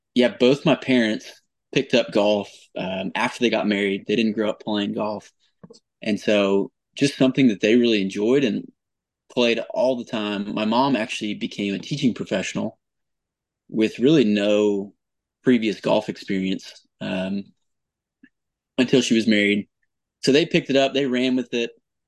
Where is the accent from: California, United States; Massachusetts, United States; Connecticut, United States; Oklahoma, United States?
Oklahoma, United States; Oklahoma State, just growing up in Oklahoma, Oklahoma State just had their Oklahoma State.